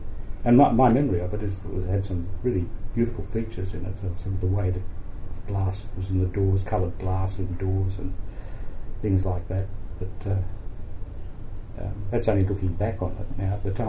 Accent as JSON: {"language": "English", "town": "Arncliffe", "region": "New South Wales", "country": "Australia", "tie": "born or raised there", "said": "No, I grew up in Ancliffe, but it was my father's home when he was a child, was Dulwich Hill."}